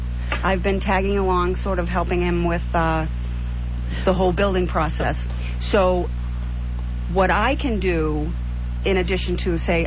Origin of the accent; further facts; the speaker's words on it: Tyngsborough, Massachusetts, United States; now in Pelham, United States; I've been in the area all my life. I grew up in Tingsboro, and my husband and I have been in Pelham for the past 22 years